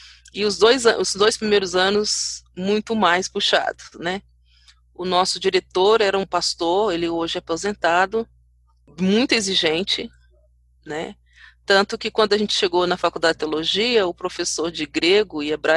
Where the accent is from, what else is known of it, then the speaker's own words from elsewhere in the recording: Leopoldina, Minas Gerais, Brazil; quase 400 quilômetros da minha terra natal, que é Leopoldina.